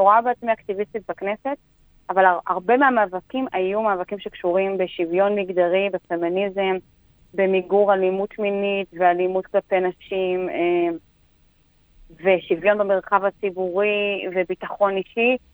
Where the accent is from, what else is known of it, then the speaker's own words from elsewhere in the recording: Migdal HaEmek, Northern District, Israel; now in Haifa, Israel; אני גדלתי במגדל העמק, ואני גרה היום בחיפה משהו כמו 13 שנה